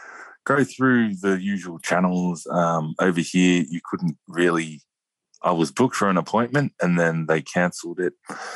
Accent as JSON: {"language": "English", "town": "Redfern", "region": "New South Wales", "country": "Australia", "tie": "born or raised there", "said": "I grew up in Redfern, massive Indigenous population."}